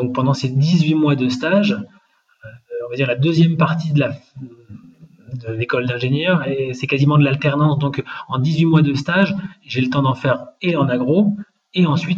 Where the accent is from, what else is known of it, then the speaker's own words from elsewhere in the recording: Tours, Centre-Val de Loire, France; je suis né à Tours, donc je viens de la Touraine, bord de Loire. Et puis j'ai passé beaucoup de temps en Bretagne.